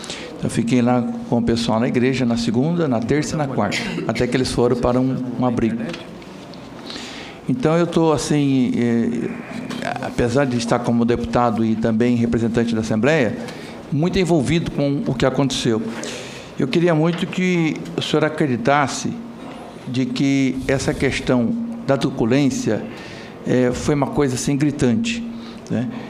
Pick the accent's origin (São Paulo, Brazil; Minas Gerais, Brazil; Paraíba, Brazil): São Paulo, Brazil; Jacareí; Eu sou de Jacareí, vizinho de São José, né?